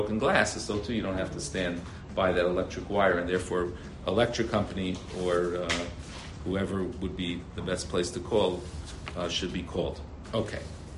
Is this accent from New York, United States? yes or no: yes; Brooklyn, New York, United States; I grew up in New York and Brooklyn before.